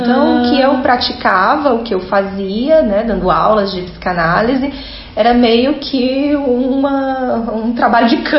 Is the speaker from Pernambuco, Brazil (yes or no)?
no; Fortaleza, Ceará, Brazil; also born or lived in Salvador, Brazil / France; Inicialmente em Fortaleza, depois eu sou de Fortaleza.